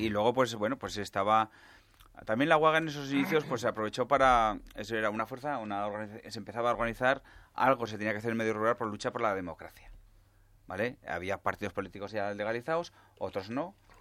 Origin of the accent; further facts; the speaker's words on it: Huesca, Aragon, Spain; que los que somos de Huesca conocemos muy bien